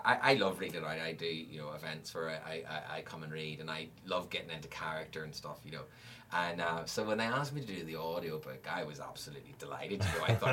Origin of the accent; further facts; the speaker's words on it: Belfast, Northern Ireland, United Kingdom; I grew up in Belfast. I was born in 1968